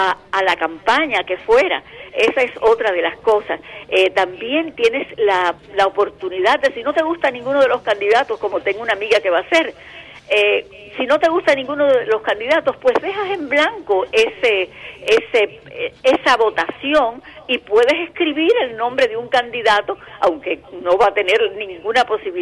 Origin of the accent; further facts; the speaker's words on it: Cuba; como cubana pues me dolía mucho hacer, porque finalmente me di cuenta que el regreso a Cuba no estaba tan a la vuelta de la esquina como uno soñaba.